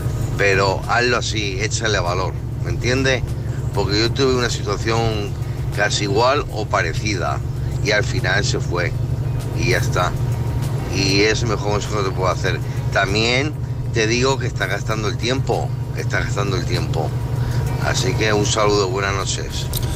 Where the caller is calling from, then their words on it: Murcia, Region of Murcia, Spain; de Murcia, camionero, estoy en ruta, estoy en San Sebastián.